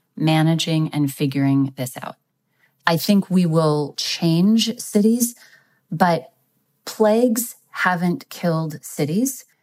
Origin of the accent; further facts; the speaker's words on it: Texas, United States; So you're seeing Arizona, Florida, my home state of Texas.